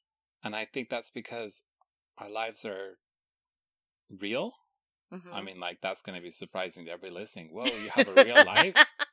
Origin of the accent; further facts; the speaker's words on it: Alaska, United States; because I was from Alaska and October is much cooler.